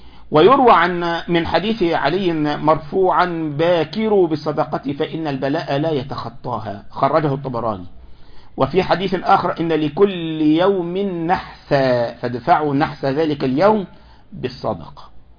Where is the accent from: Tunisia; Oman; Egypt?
Egypt; عندنا في مصر يقول لك كده، صاحب بالين كذاب وصاحب ثلاثة منافق